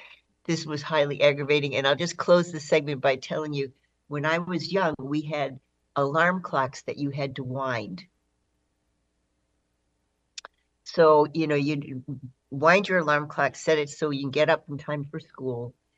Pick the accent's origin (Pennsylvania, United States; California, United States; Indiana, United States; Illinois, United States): Illinois, United States; Well, I grew up in outside of Chicago, as you know, Stephen.